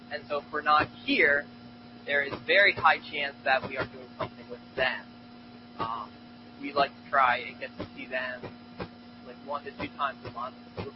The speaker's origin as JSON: {"language": "English", "town": "Elverson", "region": "Pennsylvania", "country": "United States", "tie": "born or raised there", "said": "So, I was born and raised in Elverson. Gretchen and I, my wife, and Oliver is down there playing somewhere. We live in Elverson."}